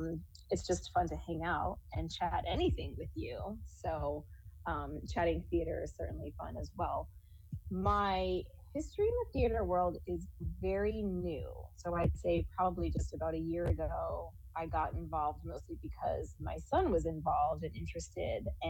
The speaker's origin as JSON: {"language": "English", "region": "East Coast", "country": "United States", "tie": "born or raised there", "said": "I grew up on the East Coast"}